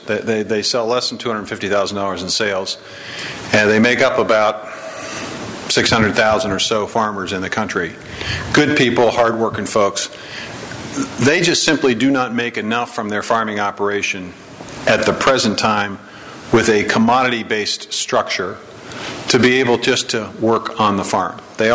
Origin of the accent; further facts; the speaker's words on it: Iowa, United States; a problem in many areas of my home state, now becomes a vital ingredient